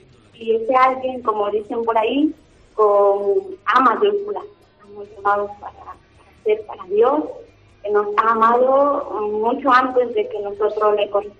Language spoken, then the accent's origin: Spanish; Guatemala; now in Almería, Spain; originaria de Guatemala.